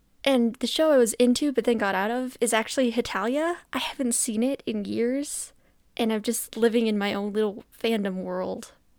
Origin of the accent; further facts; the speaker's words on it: Colorado, United States; I'm from Colorado, born and raised.